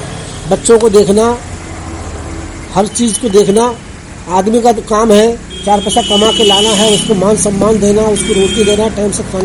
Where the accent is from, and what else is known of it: Basantpur, Uttar Pradesh, India